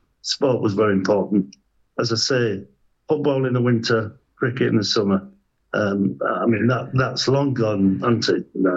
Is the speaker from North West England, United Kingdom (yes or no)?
no; Yorkshire and the Humber, United Kingdom; Obviously, we're from Yorkshire.